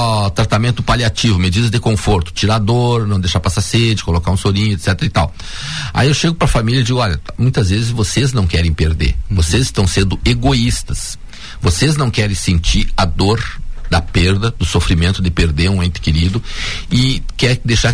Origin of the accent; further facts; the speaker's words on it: Rio Grande do Sul, Brazil; Olha, cara, eu como gaúcho